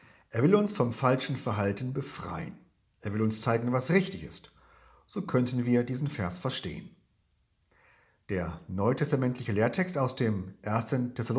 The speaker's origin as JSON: {"language": "German", "town": "Sachsenhagen", "region": "Lower Saxony", "country": "Germany", "said": "aus Sachsenhagen. Als Jugendlicher bin ich in meiner Heimatstadt mit dem Fahrrad einmal über eine Fußgängerampel gesaust"}